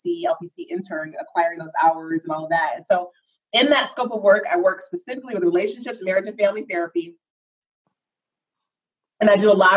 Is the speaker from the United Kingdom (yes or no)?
no; Detroit, Michigan, United States; I grew up in Detroit.